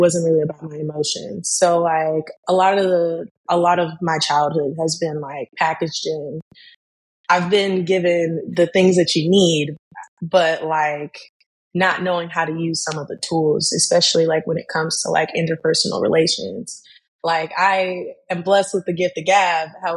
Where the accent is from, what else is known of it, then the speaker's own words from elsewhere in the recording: Columbus, United States; also born or lived in Memphis, Tennessee; I was born in Memphis with love and affection, but my parents split up prior to me being born. So my mom ended up being a single mom inside of Memphis until like I was about 4. I ended up moving to Columbus